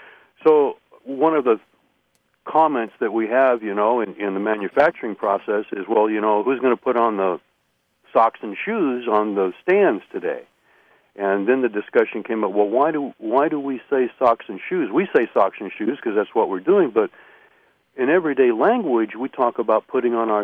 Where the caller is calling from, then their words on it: Eureka, California, United States; I'm calling from Eureka, California.